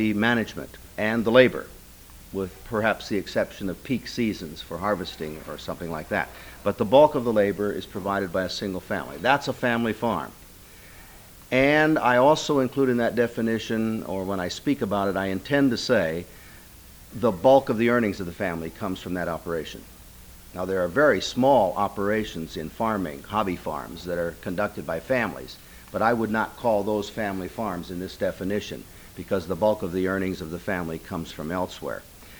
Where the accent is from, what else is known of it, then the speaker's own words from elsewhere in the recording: Iowa, United States; I grew up in North Iowa farm country, but I just took farming for granted for most of my life.